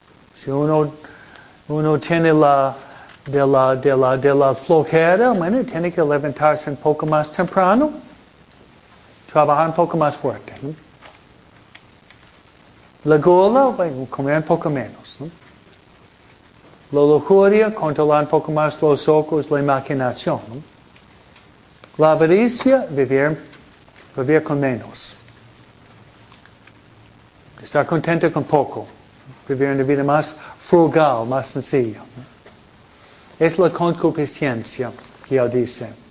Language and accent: Spanish; Michigan, United States; born there; Yo nací en Michigan, ¿no?